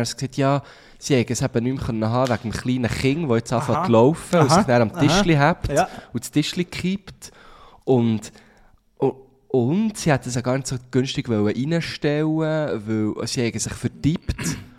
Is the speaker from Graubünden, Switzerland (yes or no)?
no; Thun, Bern, Switzerland; ich komme aus Thun. Ich bin ja noch in Basel